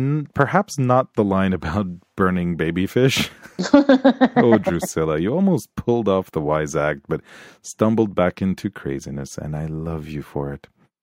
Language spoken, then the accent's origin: English; United Kingdom; As a Brit, I commend James Marsters on his Cockney accent